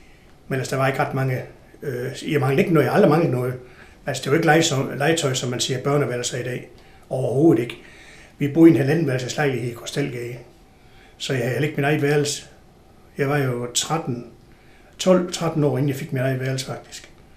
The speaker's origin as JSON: {"language": "Danish", "town": "Horsens", "region": "Central Denmark Region", "country": "Denmark", "tie": "born or raised there", "said": "og jeg er født i marts måned 1950. Jeg er opvokset i Horsens i Krystalgade"}